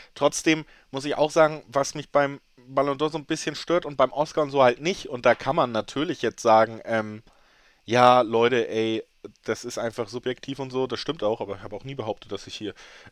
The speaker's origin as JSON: {"language": "German", "region": "Hamburg", "country": "Germany", "said": "Ich komme ja originär aus Hamburg."}